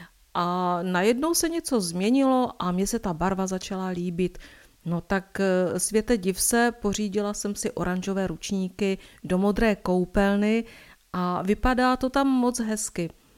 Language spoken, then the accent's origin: Czech; Moravian-Silesian Region, Czechia; protože my jsme tady děvčata z Podbeskydí